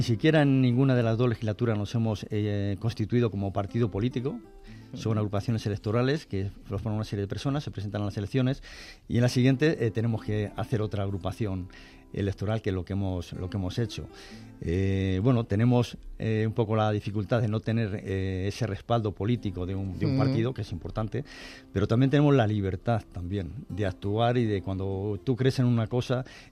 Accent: Chinchón, Community of Madrid, Spain; Yo nací en Chinchón, he vivido, aunque he trabajado en Madrid, pero he vivido siempre en Chinchón.

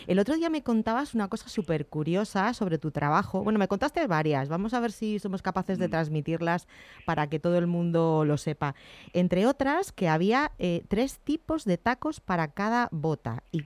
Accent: Vallecas, Community of Madrid, Spain; Es que yo he vivido, nací en Vallecas, he vivido en Vallecas y ahora voy pues un fin de semana sí, uno no.

